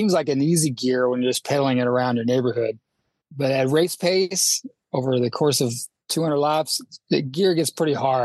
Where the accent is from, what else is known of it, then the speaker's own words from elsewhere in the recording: Indiana, United States; Sure. I'm from Indiana.